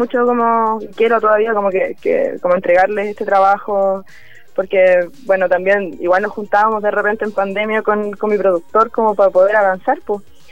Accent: Talcahuano, Biobío, Chile; now in Santiago, Chile; Yo me vine de Concepción, de Talcahuano, porque necesitaba cómo desarrollar esto que me gusta tanto hacer.

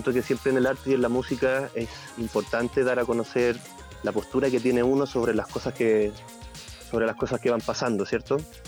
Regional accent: Concón, Valparaíso, Chile; Que es de la zona donde soy yo, de Concón, Viña, Valpo

